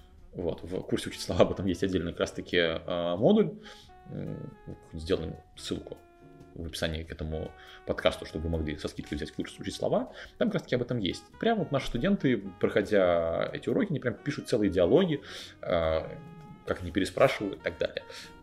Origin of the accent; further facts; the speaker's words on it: Chelyabinsk, Chelyabinsk Oblast, Russia; я из Челябинска приехал в Питер записывать подкаст